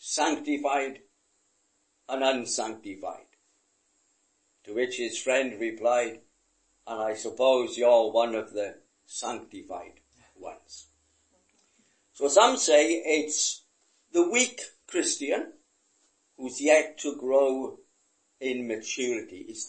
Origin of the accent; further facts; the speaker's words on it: Swansea, Wales, United Kingdom; In my hometown of Swansea